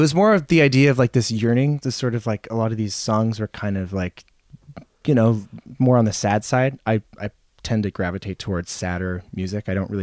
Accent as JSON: {"language": "English", "town": "Toronto", "region": "Ontario", "country": "Canada", "tie": "born there", "also_born_or_lived": "North Vancouver / London, Ontario / Hamilton / Calgary", "said": "I was born in Toronto, but I didn't live here until 10 years ago."}